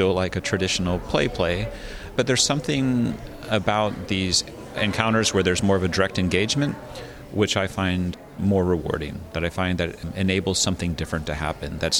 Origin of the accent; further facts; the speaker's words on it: United States; born there; I was born in America, and I had a very traditional American education.